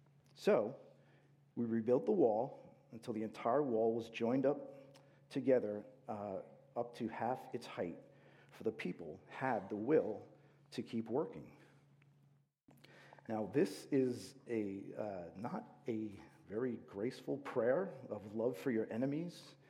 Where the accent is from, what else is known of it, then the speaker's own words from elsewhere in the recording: New Jersey, United States; but let's face it, we are from New Jersey.